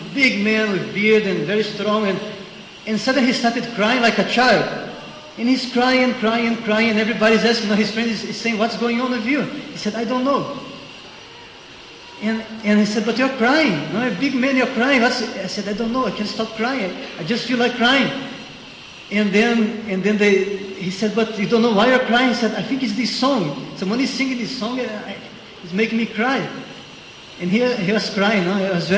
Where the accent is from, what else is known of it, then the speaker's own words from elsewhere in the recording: India; Because I came from India and I became a vegetarian.